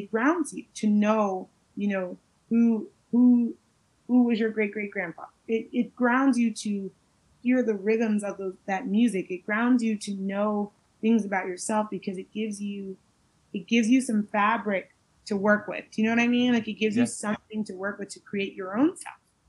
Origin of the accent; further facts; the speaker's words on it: Brooklyn, New York, United States; and I grew up in Brooklyn, most of the people I knew growing up here, we lived with multiple family members